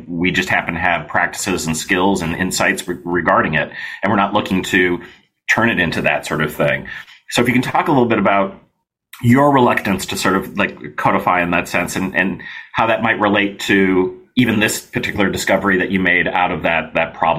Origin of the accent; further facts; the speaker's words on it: United States; I remember my dad was in media, and I grew up here in the States